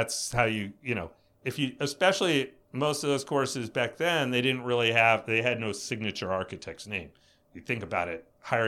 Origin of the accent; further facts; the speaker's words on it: East Coast, United States; You know, I mean, I grew up on the East Coast